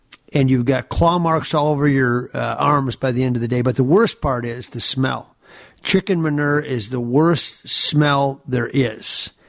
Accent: Gaylord, Minnesota, United States; I grew up in Gaylord, Minnesota, and we had, now it's Michael's Foods.

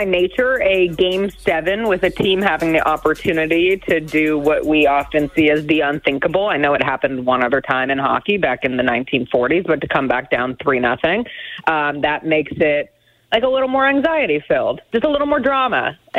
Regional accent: Denver, Colorado, United States; And I grew up in Denver, Colorado. I grew up a huge fan of the Colorado Avalanche.

